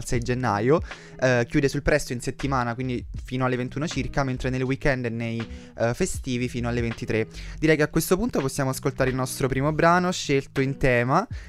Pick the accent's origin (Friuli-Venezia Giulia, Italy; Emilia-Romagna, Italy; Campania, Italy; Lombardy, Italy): Campania, Italy; Salerno; sono campano di Salerno, quindi devo dire che anche lì effettivamente ci sono queste luci